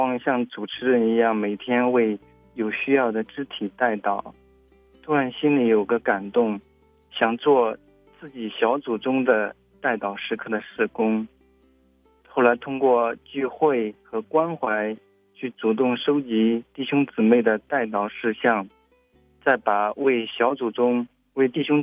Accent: Jiangsu, China; 我是来自江苏的

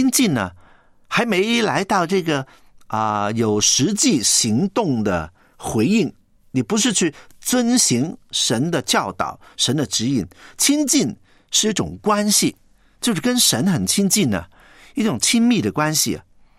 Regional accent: Guangdong, China; 我们广东人呢有一句话

